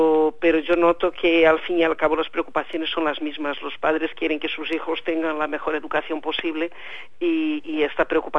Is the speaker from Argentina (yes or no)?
no; Brazil; Spanish is a second language; Yo soy hija de maestra, pues sobrina de maestra y soy de Brasil.